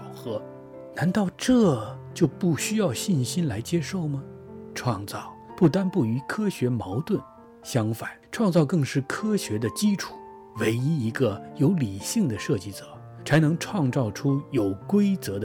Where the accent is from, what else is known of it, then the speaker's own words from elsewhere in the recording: Hong Kong; 我生于香港，长于香港，小小而又奇妙的国际都会